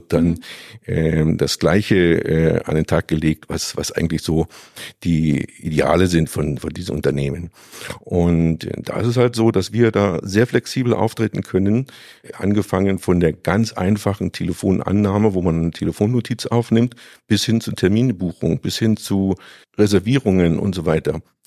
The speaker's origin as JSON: {"language": "German", "region": "Saxony", "country": "Germany", "tie": "born there", "said": "ich bin ja ursprünglich hier in Sachsen geboren."}